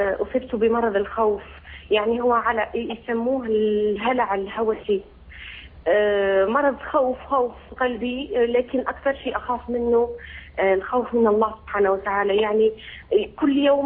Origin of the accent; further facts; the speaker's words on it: Algeria; أنا جزائري